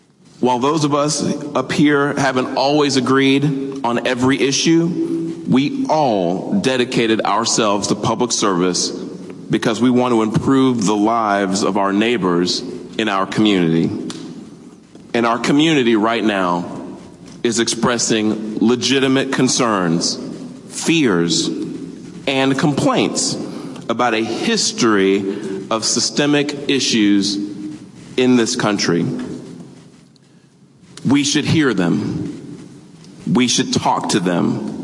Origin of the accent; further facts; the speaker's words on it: Dallas, Texas, United States; I grew up right here in West Dallas and Oak Cliff, and it's the only city that I've ever called or ever wanted to call home. I'm proud to be a Dallasite, a Texan, and an American